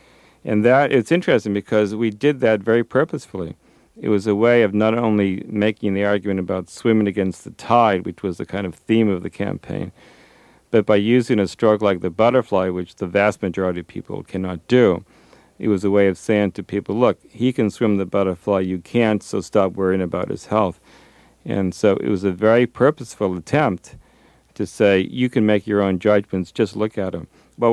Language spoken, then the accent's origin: English; Massachusetts, United States; I was Greek. I was from Massachusetts.